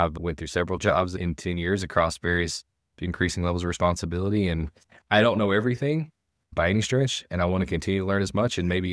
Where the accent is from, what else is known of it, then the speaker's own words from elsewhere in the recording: Hazard, Kentucky, United States; also born or lived in Lexington; I lived in Lexington, Kentucky for 12 years. Never thought I would move back to my hometown of Hazard here in Eastern Kentucky